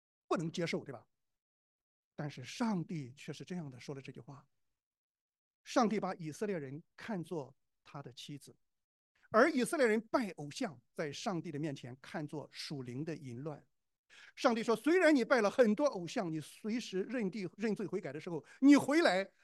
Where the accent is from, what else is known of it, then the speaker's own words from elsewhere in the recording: China; 我们中国人一般的情况下是不会接受的，对吧？